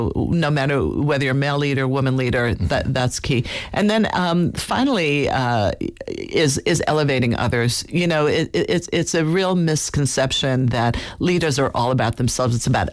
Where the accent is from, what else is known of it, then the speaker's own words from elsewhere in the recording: Washington, District of Columbia, United States; So I came from Washington, D.C.